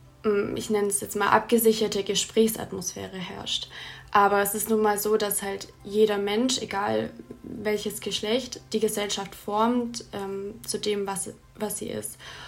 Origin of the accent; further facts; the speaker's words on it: Baden-Württemberg, Germany; Ich bin auch in Baden-Württemberg zur Schule gegangen